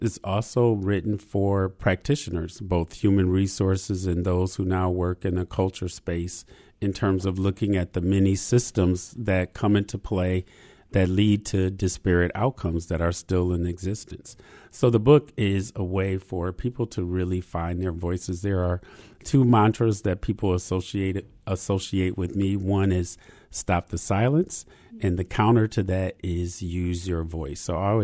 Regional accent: Grand Rapids, Michigan, United States; Yes, I was born and raised in Grand Rapids, interestingly enough, right across the street from Martin Luther King Park.

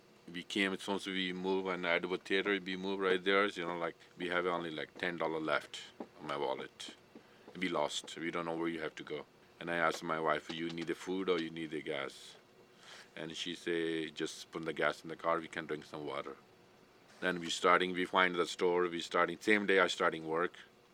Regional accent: India; English is a second language; moved away; I'm from India

